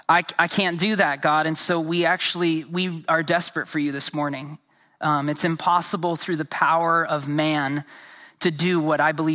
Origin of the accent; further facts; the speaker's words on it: Portland, Oregon, United States; I am born and raised in Southeast Portland in the city, and was doing ministry here, got married here